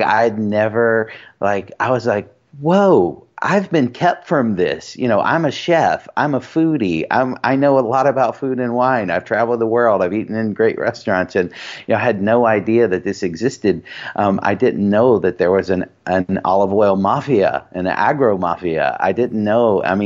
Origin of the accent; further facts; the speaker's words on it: the South, United States; You know, growing up in the South, I didn't grow up around olive trees.